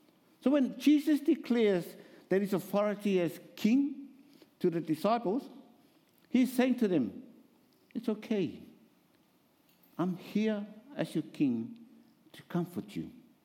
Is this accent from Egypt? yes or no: no; Samoa; I am from Samoa, I grew up in that country, in that culture. Well, we are 99% Christian affiliated.